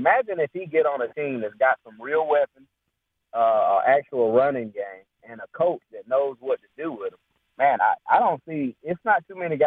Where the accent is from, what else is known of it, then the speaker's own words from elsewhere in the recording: South Carolina, United States; I remember, I'm from South Carolina, so, you know, I saw him play at Clemson.